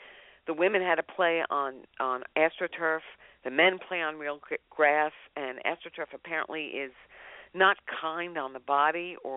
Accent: New York, United States; now in Los Angeles, United States; to me, as a New Yorker who moved here, it is such an iconic symbol of L.A.

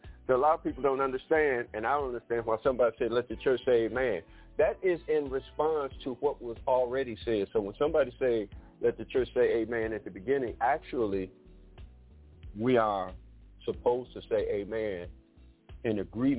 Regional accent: Detroit, Michigan, United States; now in Pine Bluff, United States; I grew up in Detroit, but I had to come back to my birthplace in Pine Bluff, Arkansas. I'm on Central Standard Time.

